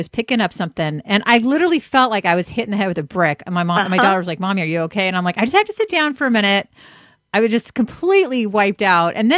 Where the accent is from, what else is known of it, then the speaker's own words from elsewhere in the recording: California, United States; I'm from California. I like the corn tortillas and everything.